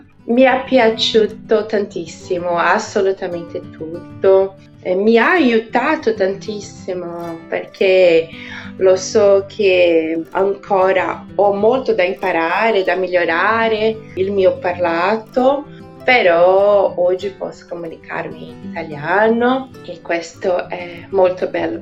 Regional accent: São Paulo, Brazil; Italian is a second language; sono brasiliana di San Paolo come Elisa.

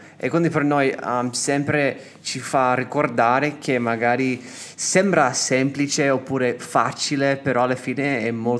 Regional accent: California, United States; Italian is a second language; vengo dal Sud California, mi sono innamorato con l'Italia quasi 5 anni fa

